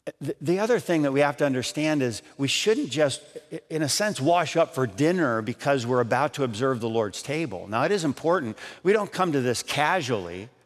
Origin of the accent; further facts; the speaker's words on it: Adrian, Michigan, United States; I grew up in Adrian, Michigan, which was akin to Mayberry, so it was pretty small town, but I grew up on this block.